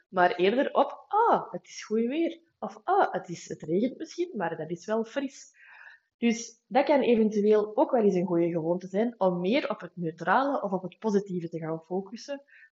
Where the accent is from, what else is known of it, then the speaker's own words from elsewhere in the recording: Flanders, Belgium; Dat wij als Vlamingen nogal heel gemakkelijk zeggen, het regent, regent het niet weer?